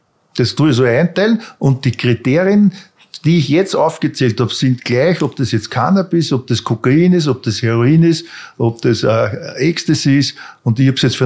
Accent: Vienna, Austria; Aber ich bin aufgewachsen in Grinzing, kennt ihr das?

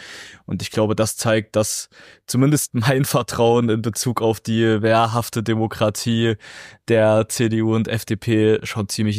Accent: Zwickau, Saxony, Germany; als in Zwickau in meiner Heimatstadt

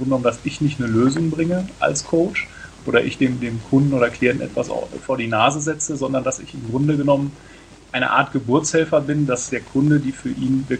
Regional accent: North Rhine-Westphalia, Germany; born there; now in Frankfurt am Main, Germany; Ja, also ich bin 38 Jahre alt und gebürtiger Westfale, das vielleicht vorwegzuschicken, und arbeite seit 1997 in Frankfurt am Main.

